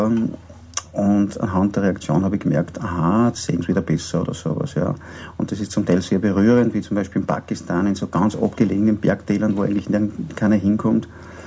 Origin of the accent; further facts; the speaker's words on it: Austria; Wenn die Leute fragen, wo kommst du denn her, dann musst du mir erklären, wo Österreich ist.